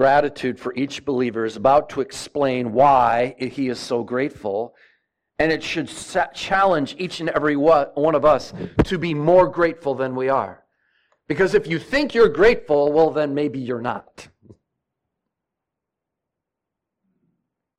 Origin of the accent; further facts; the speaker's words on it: Rochester, New York, United States; I lived next to one growing up in Rochester.